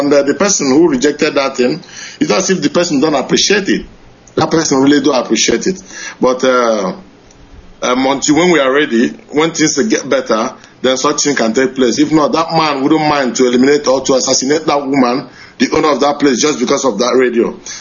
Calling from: Dublin, Leinster, Ireland; I'm calling from Dublin.

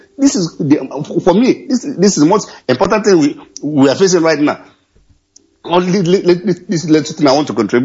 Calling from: Barcelona, Catalonia, Spain; I'm calling from Barcelona, Spain.

